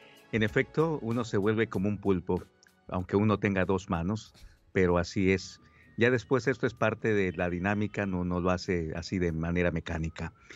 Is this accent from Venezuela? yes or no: no; La Libertad, Santa Elena, Ecuador; also born or lived in Ancón / Quito; Nací en el campamento minero de Ancón. Ahí pasé parte de mi infancia. Luego emigramos a La Libertad, a la provincia de Santa Elena, ahí en La Libertad. Luego me mudé a Quito, Ecuador, donde estudié mi universidad